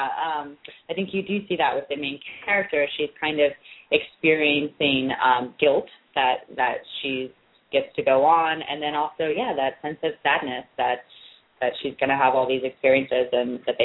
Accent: Virginia, United States; moved away as an adult; I kind of started traveling after I grew up in Virginia, so I was very stationary for the first 18 years.

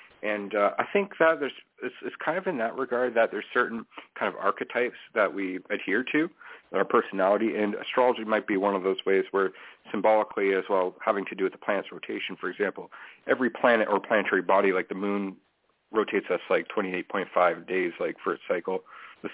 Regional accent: Canada; as somebody who's an American, I'm a Canadian?

